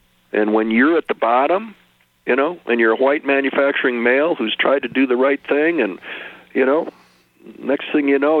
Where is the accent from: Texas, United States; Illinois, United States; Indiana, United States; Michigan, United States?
Michigan, United States; And they all know I'm from Michigan.